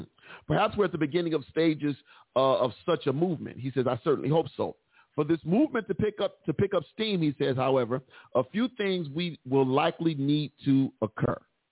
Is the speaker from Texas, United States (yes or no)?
yes; Texas, United States; accent: Texan; I have what it says I have, with my Texas accent on.